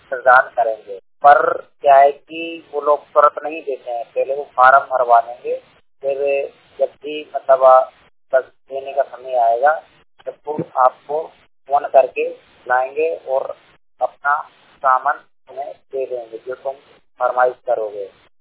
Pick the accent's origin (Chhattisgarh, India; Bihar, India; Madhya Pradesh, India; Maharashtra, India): Madhya Pradesh, India; Bhopal; भोपाल जिले का निवासी हूँ।